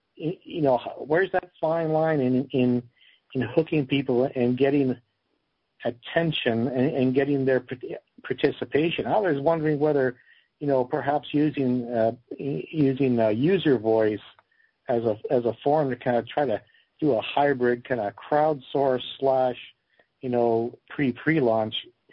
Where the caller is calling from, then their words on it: Canada; I'm calling from Canada.